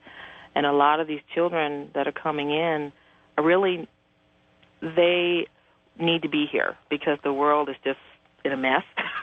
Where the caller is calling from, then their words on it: Phoenix, Arizona, United States; I'm calling from Phoenix.